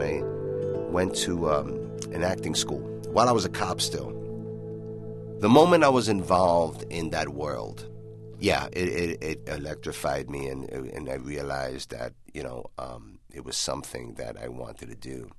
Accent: The Bronx, New York, United States; But I grew up in the Bronx. My dad was a sanitation man. It was a very blue-collar type of family.

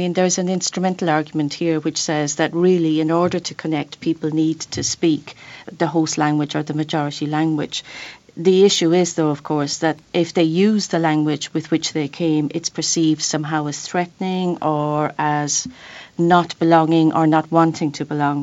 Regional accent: Ireland; But another example would be my home country, Ireland.

